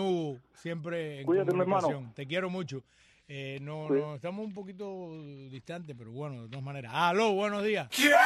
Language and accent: Spanish; San Andrés, Holguín, Cuba; fui citado para la unidad del PNR de mi pueblo, San Andrés, en la cual me esperaba el jefe de enfrentamiento, no te pierdas, el jefe de enfrentamiento de la provincia de Holguín